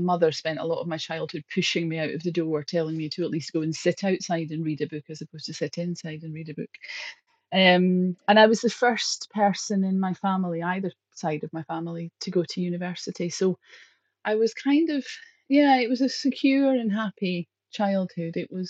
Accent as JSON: {"language": "English", "town": "Glasgow", "region": "Scotland", "country": "United Kingdom", "tie": "born there", "said": "I am the Chief Executive of Ashgate Hospice. I was born in Glasgow in 1965."}